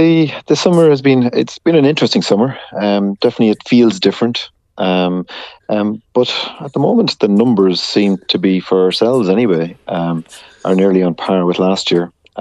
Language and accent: English; Ireland; as Irish people